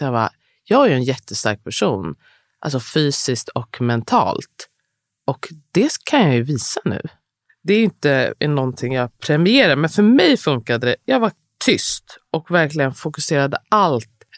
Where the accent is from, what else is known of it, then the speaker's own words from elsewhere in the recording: Stockholm, Stockholm County, Sweden; vi är uppvuxna i, inte bara i stan, men på Östermalm. Det är också speciellt, alltså vara svart och växa upp på Östermalm.